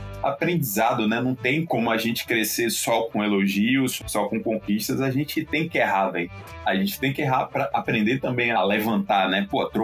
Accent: Salvador, Bahia, Brazil; now in São Paulo, Brazil; Eu sou de Salvador, moro em São Paulo há pouco mais de 7 anos.

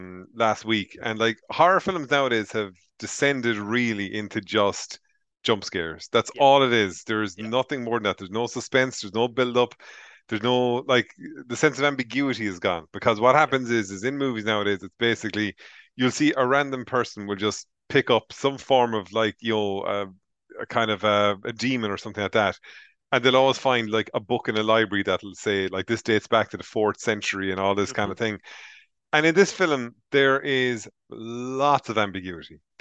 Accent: Ireland; But see, as Irish people, we're intentionally going to go, no, we're not going to be scared by this nonsense.

